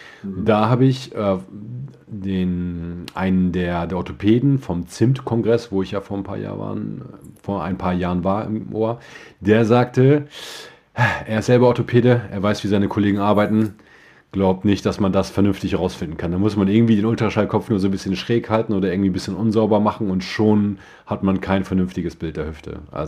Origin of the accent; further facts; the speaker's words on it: Germany; Ganz genau, als Deutsche sollten wir die Schnauze halten.